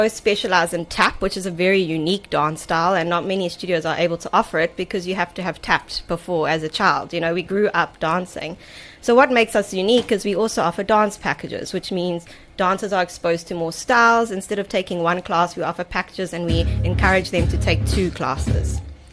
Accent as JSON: {"language": "English", "town": "Durban", "region": "KwaZulu-Natal", "country": "South Africa", "tie": "born or raised there", "said": "I grew up in Durban, and I teach at the same dance studio today that I grew up dancing in."}